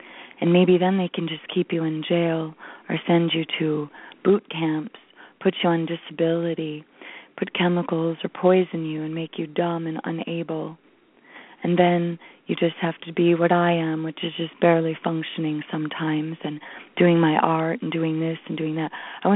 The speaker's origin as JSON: {"language": "English", "town": "Monroe", "region": "Michigan", "country": "United States", "tie": "born or raised there", "said": "It's my hometown, Monroe, Michigan."}